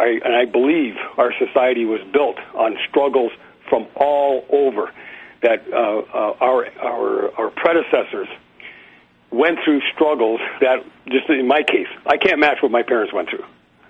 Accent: Canada; I'm from Canada.

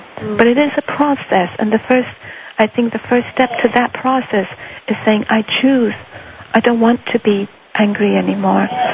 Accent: Iran; when I was born and raised in Iran, I think really very early in my life

